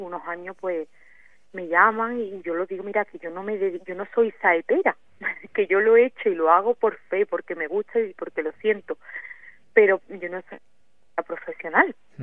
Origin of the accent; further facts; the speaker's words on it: La Roda, Andalusia, Spain; born there; nací allí en La Roda y bueno, pues desde chiquita, yo creo que 10, 11 años empecé la historia de los coros